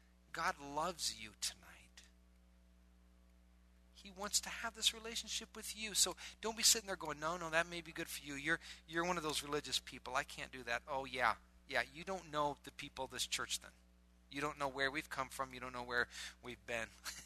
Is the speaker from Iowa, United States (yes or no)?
yes; Iowa, United States; I'm from Iowa, so I never knew what an ocean was.